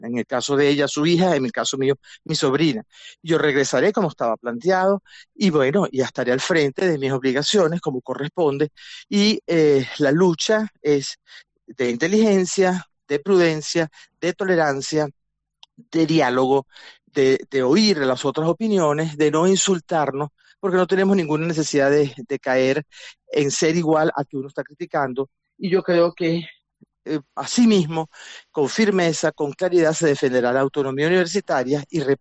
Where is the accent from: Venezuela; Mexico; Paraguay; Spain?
Venezuela; Esto no es tan rápido ni es tan fácil como el venezolano aspira, como aspiramos los venezolanos.